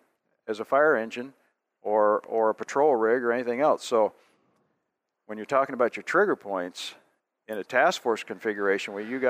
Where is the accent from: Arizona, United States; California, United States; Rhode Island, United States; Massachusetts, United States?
California, United States; I was there as a safety officer, but they realized that I was from Southern California